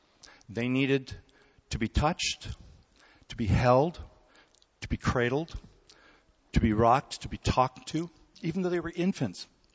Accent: South Korea; You know that I grew up in Korea, part of my life, and we had orphanages there

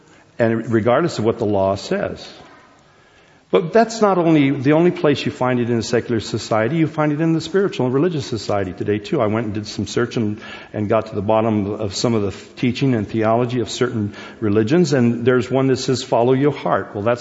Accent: United States; Especially as an American. Because Americans are so self-willed. We're so determined.

